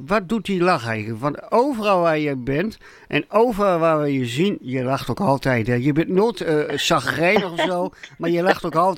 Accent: northern Netherlands, Netherlands; Wij als Noorderlingen zeggen we altijd hoog in het noorden.

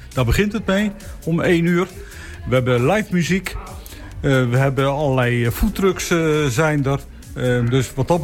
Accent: Groningen, Netherlands; born there; also born or lived in Randstad; Ik ben geboren in Groningen en ik woon nu hier 5 jaar in de Rietland.

